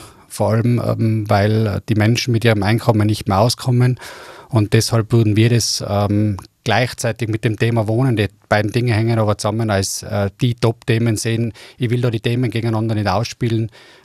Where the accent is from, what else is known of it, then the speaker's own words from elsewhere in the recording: Innsbruck, Tyrol, Austria; Ich bin ein Innsbrucker, der da aufgewachsen ist, der jetzt bereits 44 Jahre da lebt. Ich bin ledig, Vater einer fast 21-jährigen Tochter und leidenschaftlicher Innsbrucker